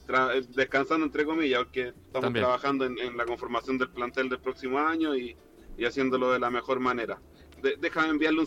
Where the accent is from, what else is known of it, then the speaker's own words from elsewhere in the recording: Rinconada, Valparaíso, Chile; Yo soy de Rinconada de los Andes, pero me enamoré de Quintero, de su gente, de ese pueblo